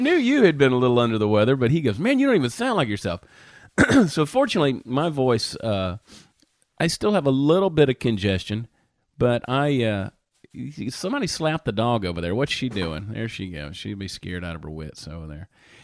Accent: the South, United States; Because, see, I grew up in the South where they have Crystals, and I love Crystals.

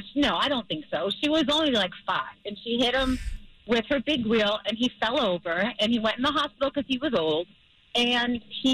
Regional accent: Boston, Massachusetts, United States; We're born and raised in Boston.

